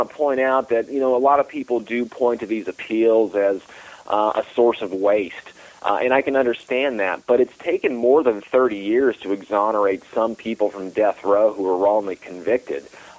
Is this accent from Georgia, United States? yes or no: yes; Georgia, United States; Even in my home state of Georgia, they had to raise taxes multiple times just to fund the initial trials.